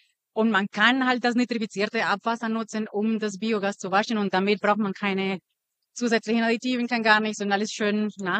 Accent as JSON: {"language": "German", "country": "Colombia", "second_language": "German", "lives_now": "Aachen, Germany", "said": "Aus Kolumbien, ursprünglich."}